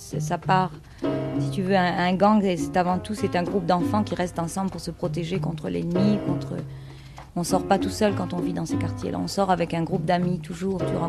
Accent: France; je suis française

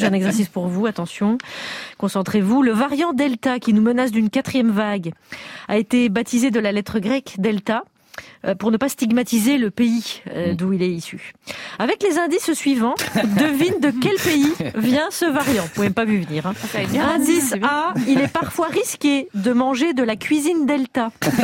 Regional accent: Belgium; je viens de Belgique.

